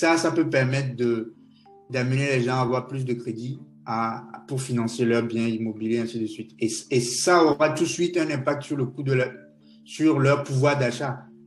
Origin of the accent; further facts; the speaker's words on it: Togo; J'ai grandi au Togo, donc je sais qu'en fait, on a cette tendance, en tant que Togolais, à ne pas vouloir s'endetter